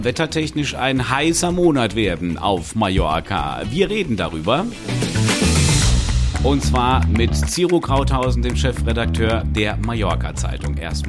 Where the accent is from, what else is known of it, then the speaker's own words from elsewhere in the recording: Saarland, Germany; aus meiner Heimat, aus dem Saarland.